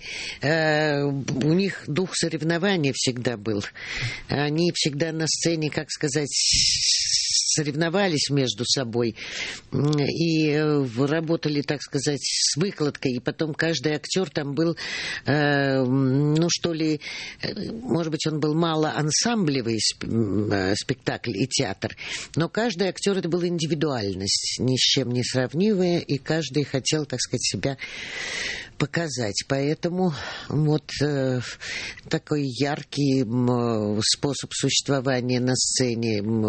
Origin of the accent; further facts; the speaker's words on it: Moscow, Russia; потому что Москва – это мой родной город